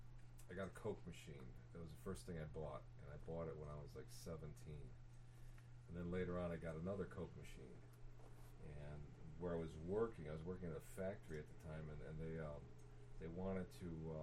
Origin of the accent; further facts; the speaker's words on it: Chicago, Illinois, United States; born there; I was born in Chicago.